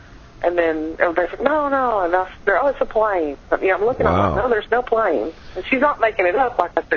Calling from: Alabama, United States; from Alabama.

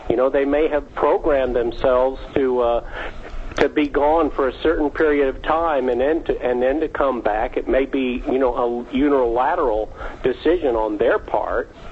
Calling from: Georgia, United States; From Georgia.

